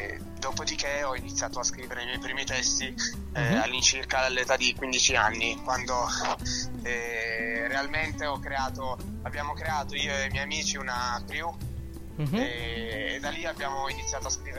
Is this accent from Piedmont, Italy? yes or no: yes; Turin, Piedmont, Italy; io sono di Torino